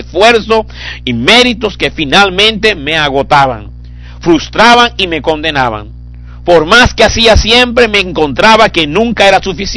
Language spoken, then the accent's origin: Spanish; Colombia; Por eso que la gente, que yo soy colombiano